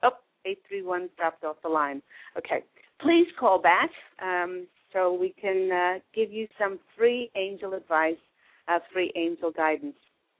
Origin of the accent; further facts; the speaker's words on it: Australia; moved away as an adult; My husband and I moved here from Australia 4 years ago